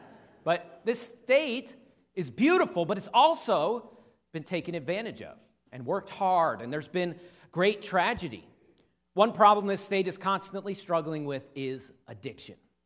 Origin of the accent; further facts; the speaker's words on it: Pennsylvania, United States; born there; also born or lived in Arkansas / Georgia; I was born in Pennsylvania, and then I moved for college to Arkansas, and then to Georgia for a few years.